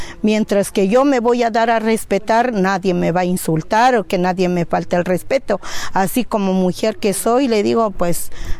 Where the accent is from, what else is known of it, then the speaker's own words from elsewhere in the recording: San Baltasar Chichicapam, Oaxaca, Mexico; soy aquí de San Baltasar, Chichicapan.